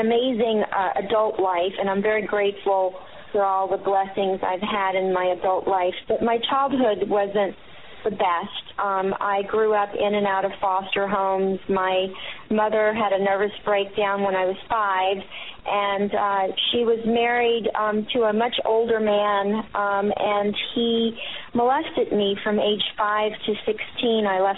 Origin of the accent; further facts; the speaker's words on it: the South, United States; And I was no different growing up in the South